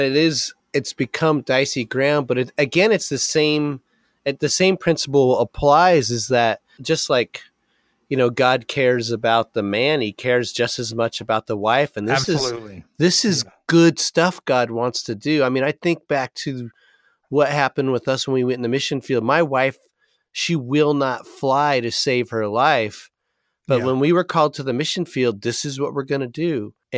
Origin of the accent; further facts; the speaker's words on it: California, United States; because I'm from the West Coast, you know, from California.